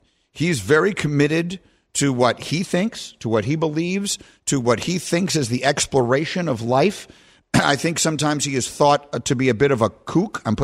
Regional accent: New York, United States; I grew up in New York. My parents loved theater, so I've always loved theater.

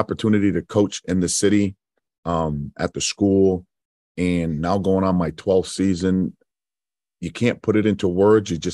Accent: Providence, Rhode Island, United States; I get it. I'm home too. I'm from Providence.

